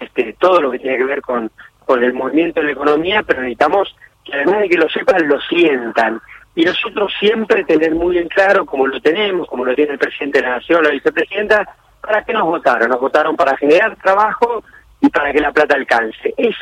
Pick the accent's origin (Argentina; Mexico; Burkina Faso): Argentina; hemos logrado como argentinos salir adelante.